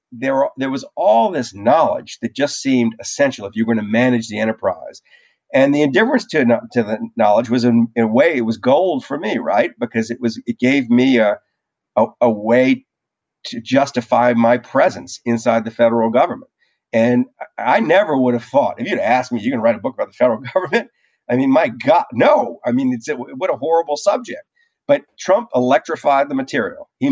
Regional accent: New Orleans, Louisiana, United States; I grew up in New Orleans. When I was growing up in New Orleans, the way you found out whether a hurricane was about to hit was you went outside, you know?

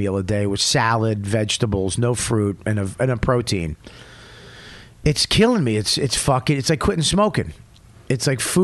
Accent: Paramus, New Jersey, United States; Where are you from? I'm from Paramus.

